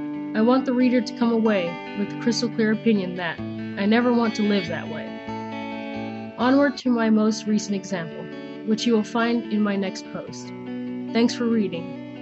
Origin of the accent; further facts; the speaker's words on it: United States; moved away as an adult; now in Norway; I am an American that has been living in socialist Norway for the past 9+ years. I am 32 years old